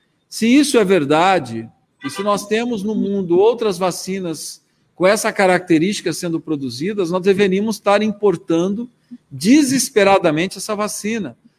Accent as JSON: {"language": "Portuguese", "country": "Brazil", "said": "mas, enquanto brasileiro, me preocupa muito o prenúncio do que está por vir."}